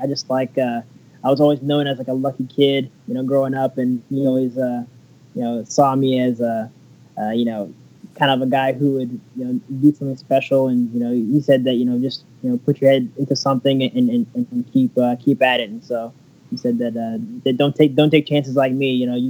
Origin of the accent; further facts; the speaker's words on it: California, United States; I'm from the Bay Area.